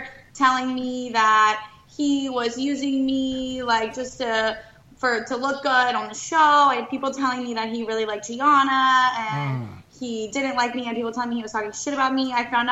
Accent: Tallahassee, Florida, United States; I'm from Tallahassee, Florida, so I'm back home right now.

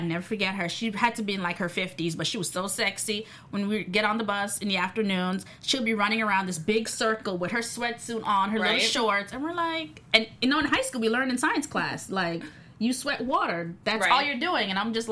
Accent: Miami, Florida, United States; Oh, girl, I'm from Miami.

